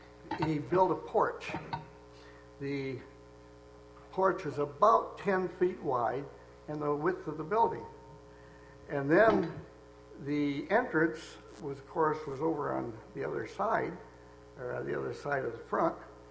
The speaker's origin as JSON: {"language": "English", "town": "Deckerville", "region": "Michigan", "country": "United States", "tie": "born or raised there", "said": "I was raised in Deckerville, where my three brethren are all from Jackson. I moved to Jackson in 1954 for work"}